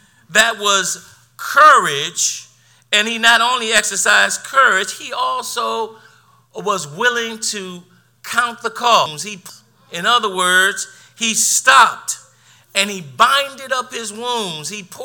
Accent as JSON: {"language": "English", "region": "Midwest", "country": "United States", "tie": "born or raised there", "said": "I grew up in the Midwest, and New Englanders, no knock on you all, but I grew up in the Midwest where my mom would open up the table to everybody"}